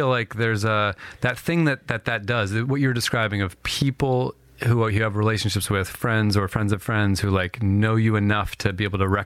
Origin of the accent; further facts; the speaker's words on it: New Jersey, United States; Yeah, I remember, because my New York era, I grew up in New Jersey.